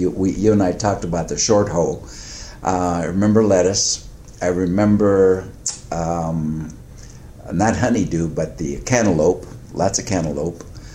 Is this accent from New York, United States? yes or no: no; Tolleson, Arizona, United States; I grew up here in the Tolleson area, just west of, is that west? Yeah, that is west. West of the actual Tolleson, the town of Tolleson, farming community, born in 1944